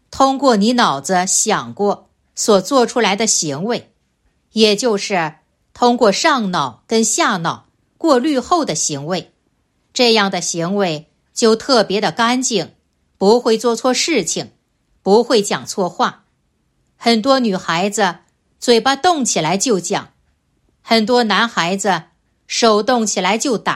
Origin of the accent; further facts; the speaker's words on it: China; now in Australia; 我们中国人的毛病是什么？在澳大利亚开车